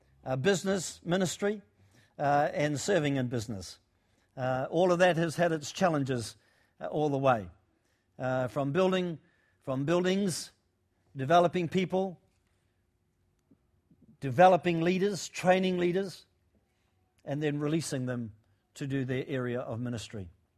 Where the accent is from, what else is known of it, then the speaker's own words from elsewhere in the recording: Auckland, New Zealand; also born or lived in Christchurch; We lived in Auckland. I was brought up in Auckland. My early years through to the age 17 were in Auckland.